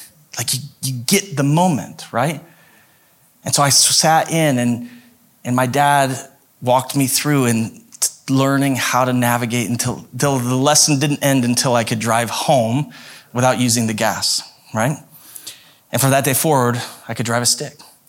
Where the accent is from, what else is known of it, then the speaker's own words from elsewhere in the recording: Idaho, United States; And so and I grew up in Idaho, where at 14 there's needed help around the farms and the kind of outlying areas.